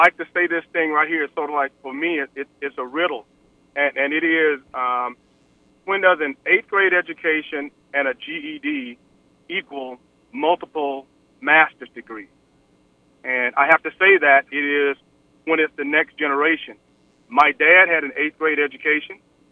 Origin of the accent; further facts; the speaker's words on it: Dawson, Georgia, United States; going back to my hometown of Dawson, Georgia, and going through, you know, elementary school, primary school, elementary school, and then to high school